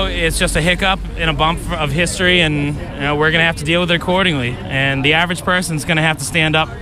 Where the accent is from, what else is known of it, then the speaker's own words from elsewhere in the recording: Massachusetts, United States; I'm from Southern Mass, but I've been an Alston rat for 4 years.